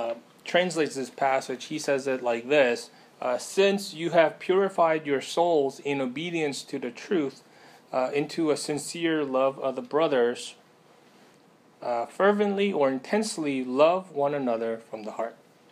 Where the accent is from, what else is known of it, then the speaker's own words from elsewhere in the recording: South Korea; born there; English is a second language; I was born in Korea, so most of the English classes in America where they were talking about the technical grammatical parts of the English language, I was totally clueless.